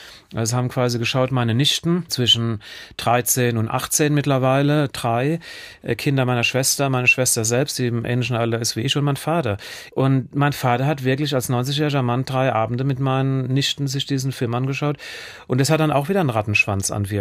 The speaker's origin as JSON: {"language": "German", "town": "Pasadena", "region": "California", "country": "United States", "tie": "born or raised there", "said": "Ich bin bei ihr in Pasadena aufgewachsen."}